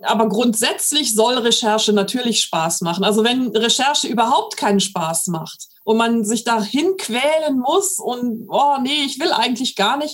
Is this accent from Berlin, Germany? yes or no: no; Rheinbach, North Rhine-Westphalia, Germany; in Rheinbach, was auch mein Heimatort ist, beziehungsweise in dem ich aufgewachsen bin